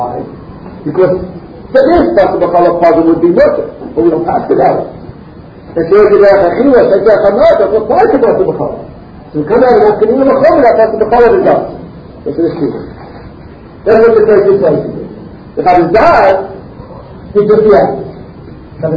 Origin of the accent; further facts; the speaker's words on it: Manhattan, New York, United States; I'm from Manhattan, but I hope to be here in time.